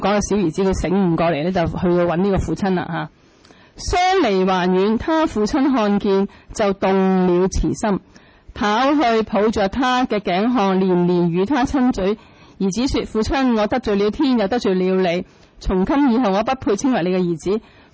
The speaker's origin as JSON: {"language": "Cantonese", "country": "China", "said": "所以我哋中国人有句说话咧，系讲得好好嘅"}